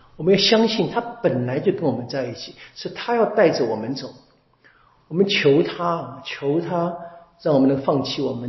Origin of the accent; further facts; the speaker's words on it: Taiwan; 我们台湾人喜欢说的不爽，就很难。